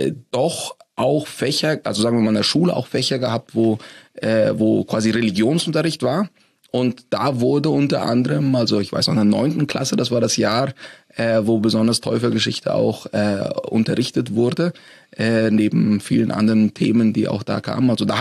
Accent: Asunción, Paraguay; now in Germany; ich bin in der Hauptstadt Paraguays aufgewachsen, Asunción. Das ist eine Stadt mit etwa 1.200.000 Einwohnern, alles Spanisch sprechend. Wir wohnten dort normal in Latein, also Spanisch sprechende Nachbarschaften

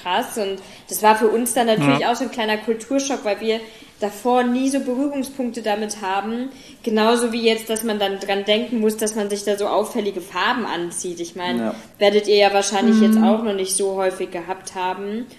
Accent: Germany; Gut, wir sind auch beide jetzt nicht auf einem kompletten Dorf, beispielsweise aufgewachsen in Deutschland, wo irgendwie viel Wald ist und viel Förster.

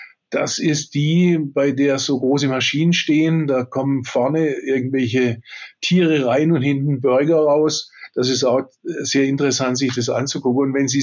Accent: Pforzheim, Baden-Württemberg, Germany; vor vielen Jahren eine mal in meiner Heimatstadt Pforzheim gegründete Messe

